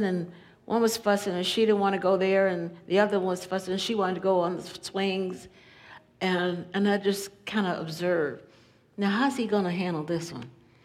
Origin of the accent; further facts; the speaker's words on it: Louisville, Kentucky, United States; On a trip back to my hometown of Louisville, Kentucky one summer, I made up my mind to have a conversation with my father